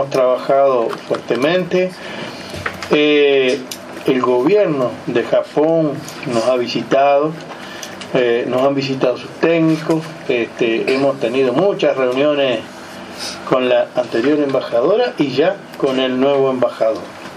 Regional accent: Uruguay; el compromiso que asumo como ministro y como uruguayo de defender esto

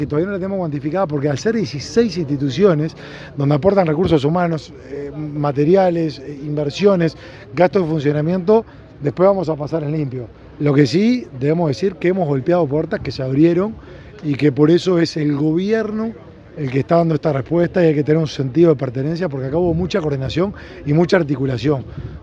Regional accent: Uruguay; como uruguayos

